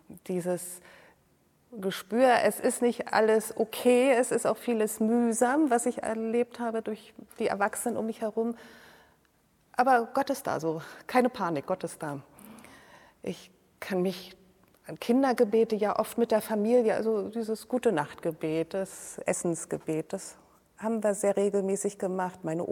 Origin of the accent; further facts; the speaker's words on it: Germany; Ja, ich bin in der DDR aufgewachsen, auch in einer christlichen Familie.